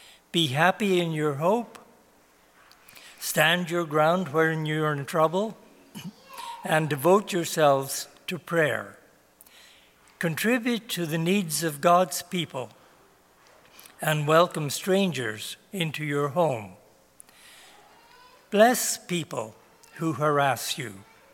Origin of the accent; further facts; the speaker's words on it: Ireland; born there; I was born in Ireland.